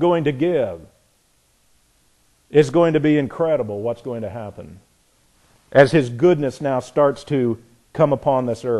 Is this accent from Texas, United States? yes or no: no; Frankfort, Indiana, United States; Well, the guy who heard that was a guy from my hometown in Frankfort, Indiana